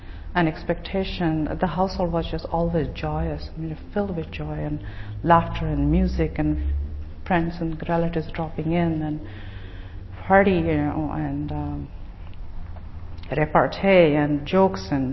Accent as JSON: {"language": "English", "town": "Mumbai", "region": "Maharashtra", "country": "India", "tie": "born or raised there", "said": "as you can tell from my accent and my shawls, and you know, I wasn't brought up here. I was brought up in India, in Bombay, in a nuclear family, my brother and my mother, father, brother and I."}